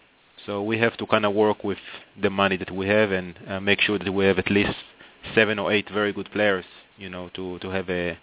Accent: Israel; moved away as an adult; now in Miami, United States; Well, I'm originally from Israel, but, you know, came to the U.S. to play college tennis

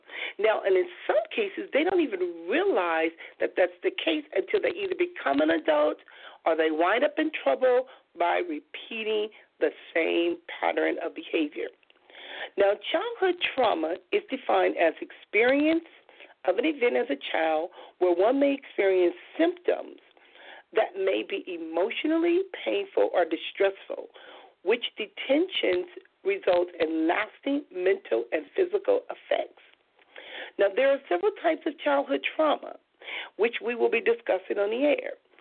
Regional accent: Compton, California, United States; especially growing up in Compton

